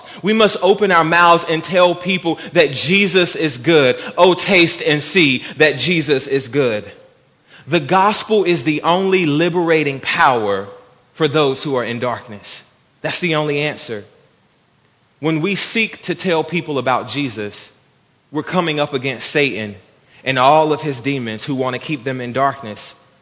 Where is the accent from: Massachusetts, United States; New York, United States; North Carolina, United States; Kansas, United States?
North Carolina, United States; About a year ago, my wife and I, we moved into West Cary, and we're from North Carolina, but we moved away 2 years ago to Virginia, and then we moved back for this new job last summer.